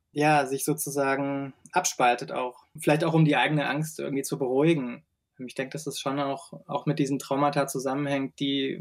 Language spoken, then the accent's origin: German; Germany; Ich wurde als Deutscher immer positiv aufgenommen.